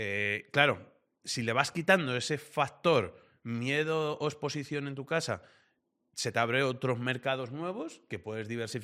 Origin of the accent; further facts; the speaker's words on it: Castilla-La Mancha, Spain; Que yo vengo de zona de vino, que yo vengo de Castilla-La Mancha, de la zona también de Tomelloso, de Valdepeñas, y allí hay... están las cooperativas más grandes del mundo.